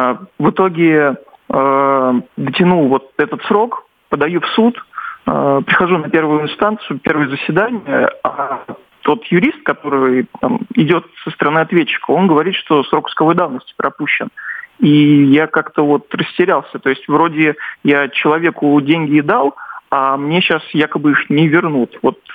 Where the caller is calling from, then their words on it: Krasnodar, Krasnodar Krai, Russia; Я звоню из Краснодара.